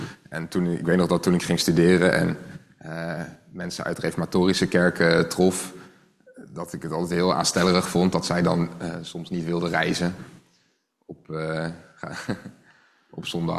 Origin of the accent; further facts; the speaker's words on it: Apeldoorn, Gelderland, Netherlands; het lokaal van de vergadering in Apeldoorn. Waar ik opgegroeid ben.